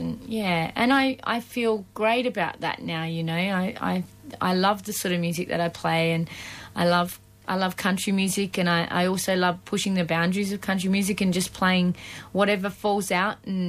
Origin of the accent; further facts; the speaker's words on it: Nullarbor Plain, Australia; There's a song on there about how I grew up on the Nullarbor Plain and things like that.